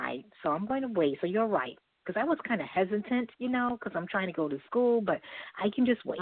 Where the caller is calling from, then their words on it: Brooklyn, New York, United States; I'm calling from Brooklyn, New York.